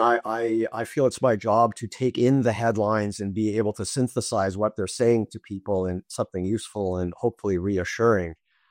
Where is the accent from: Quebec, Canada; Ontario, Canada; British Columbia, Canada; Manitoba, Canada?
Ontario, Canada; Toronto; And, you know, I grew up in Toronto, north end of Toronto.